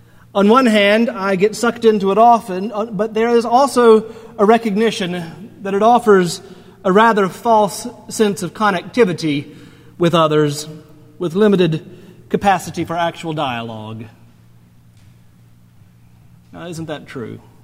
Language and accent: English; North Carolina, United States; my home state of North Carolina had a rather large vote this past week